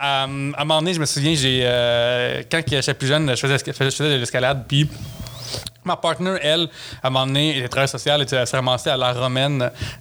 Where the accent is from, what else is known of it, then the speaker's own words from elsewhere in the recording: La Prairie, Quebec, Canada; T'sais, moi, j'ai grandi à La Prairie, qui est genre l'autre bord du pont Champlain.